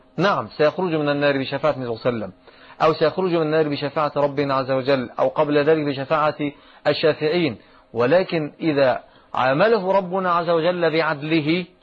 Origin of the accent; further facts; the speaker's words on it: Egypt; أما عندنا في مصر مثلا فالأمر قد يكون مختلفا،